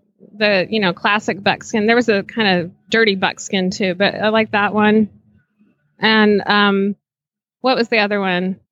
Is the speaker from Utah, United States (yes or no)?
yes; Salt Lake City, Utah, United States; Salt Lake City.